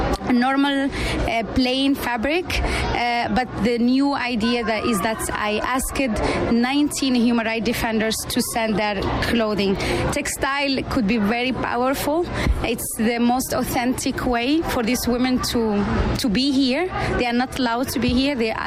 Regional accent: Western Sahara; I'm from Western Sahara, but I was born and I grew up in the Sahrawi refugee camps.

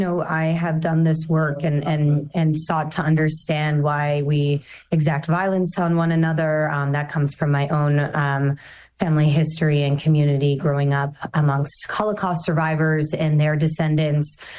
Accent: Toronto, Ontario, Canada; I was born and raised in Toronto.

